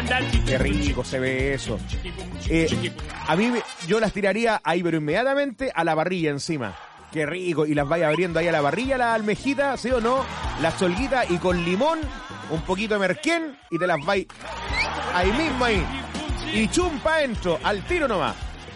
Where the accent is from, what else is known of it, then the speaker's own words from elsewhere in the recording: Lebu, Biobío, Chile; ¡Qué linda es mi tierra! ¡Qué lindo es Lebu!